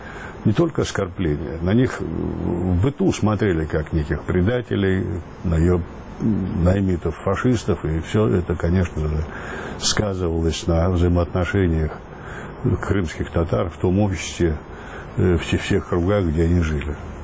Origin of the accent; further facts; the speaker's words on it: Altai Krai, Russia; Я жил в детстве в Алтайском крае